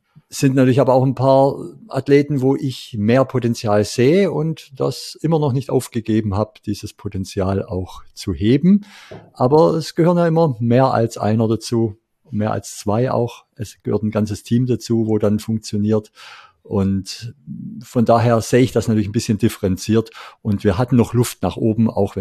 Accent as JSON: {"language": "German", "region": "Baden-Württemberg", "country": "Germany", "said": "als Schwabe"}